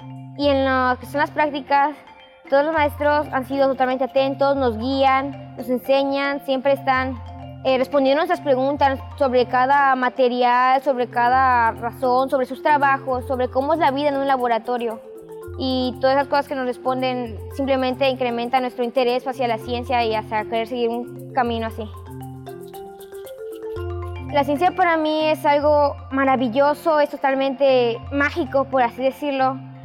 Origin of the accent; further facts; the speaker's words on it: Chiapas, Mexico; Vengo de la preparatoria Manuel Velasco Suárez y soy de Chiapas.